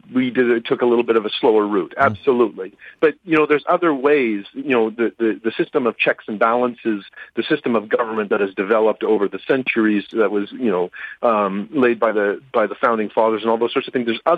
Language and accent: English; Canada; moved away as an adult; now in United States; As a Canadian, I've been struggling with this question for so long. I've been in the United States for about 10 years.